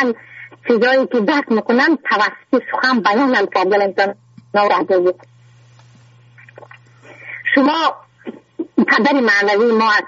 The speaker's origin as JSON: {"language": "Persian", "country": "Tajikistan", "said": "من از تاجیکستان هستم"}